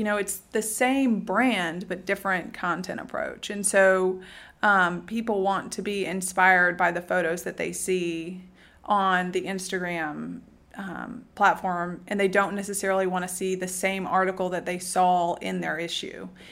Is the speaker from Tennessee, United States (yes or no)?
yes; Nashville, Tennessee, United States; also born or lived in Birmingham, United States; Obviously, I grew up in Nashville, moved to Birmingham for Southern Living.